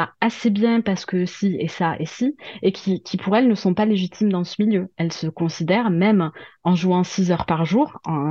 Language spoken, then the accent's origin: French; Toulouse, Occitanie, France; accent: Toulouse; Je viens de Toulouse, donc de province. Vous l'aurez entendu à mon accent, même si pour moi, c'est vous qui avez un accent.